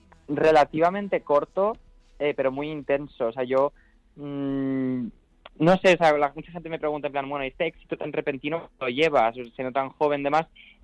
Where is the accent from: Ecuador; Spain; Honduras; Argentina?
Spain; Zafra, Extremadura; also born or lived in Málaga; soy malagueño y en mi pasaporte y en todos lados pone que soy de Málaga, pero realmente yo nunca viví en Málaga. Yo me crecí en un pueblo de Extremadura que se llama Zafra.